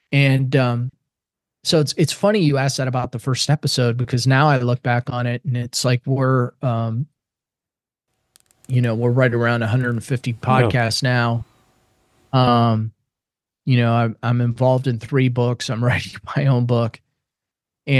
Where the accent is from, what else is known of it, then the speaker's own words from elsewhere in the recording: Iowa, United States; And I grew up in Central Iowa. And out of Des Moines, we had a TV and radio station, WHO.